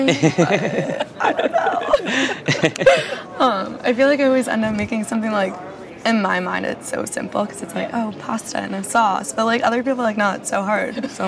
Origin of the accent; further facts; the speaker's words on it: New York, United States; So I'm born and raised in New York, but I'm very heavily influenced by my Italian-American, like, heritage.